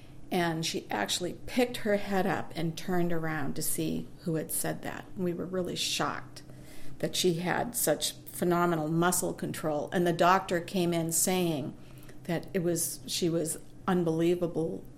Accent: Boston, Massachusetts, United States; moved away as an adult; I was born and raised in Boston, Mass., and I moved here when I was 18 years old. I've lived here for 44 years. I'm 62.

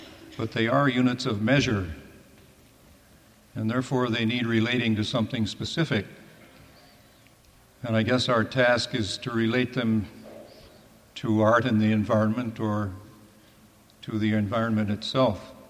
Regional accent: Tucson, Arizona, United States; I'm an architect from Tucson

